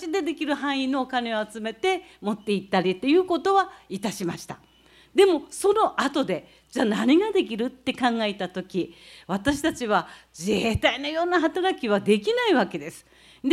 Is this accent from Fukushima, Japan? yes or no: yes; Fukushima, Japan; 実は私は東北の福島県出身なんですね。